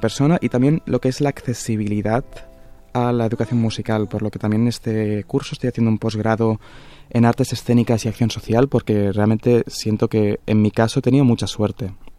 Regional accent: Catalonia, Spain; lo que hago es como este mejunje que yo soy también como catalán

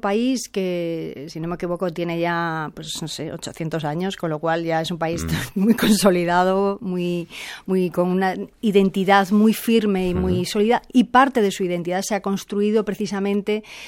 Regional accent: Trás-os-Montes, Portugal; accent: Trás-os-Montes; Spanish is a second language; tú hablas portugués con acento de Trás-os-Montes. Y yo, sí, claro, es que yo vengo de Trás-os-Montes.

